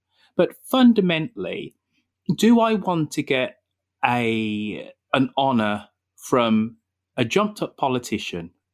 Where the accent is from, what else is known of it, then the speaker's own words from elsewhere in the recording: United Kingdom; And definitely being a Brit, being abroad, you realise that it is great marketing for the UK.